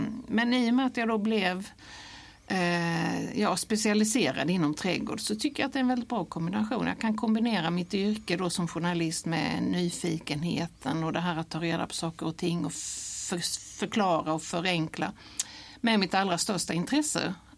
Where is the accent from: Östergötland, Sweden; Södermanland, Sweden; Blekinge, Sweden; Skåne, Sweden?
Blekinge, Sweden; accent: southern Swedish dialect; jag brukar ju säga att jag är från Blekinge, så att det är någon sån här uppblandning mellan, ja, det är någon sydsvensk dialekt jag har.